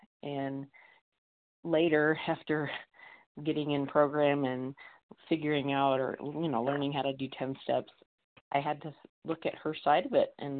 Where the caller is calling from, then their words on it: Colorado, United States; Colorado, sorry.